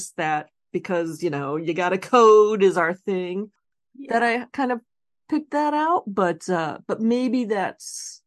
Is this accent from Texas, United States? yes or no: no; Ohio, United States; that's back home. Not Indiana, I'm from Ohio, but the same kind of area.